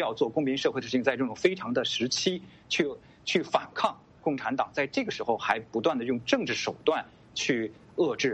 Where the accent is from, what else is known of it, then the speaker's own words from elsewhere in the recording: Beijing, China; 我是北京人，我经历过那个，所以我感受到了那种这个痛苦。